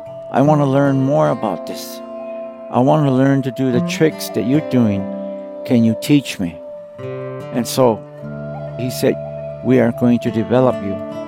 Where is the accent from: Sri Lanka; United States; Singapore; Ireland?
United States; San Carlos Apache Reservation, Arizona; I was born and raised on the San Carlos Apache Reservation, brought up by my family.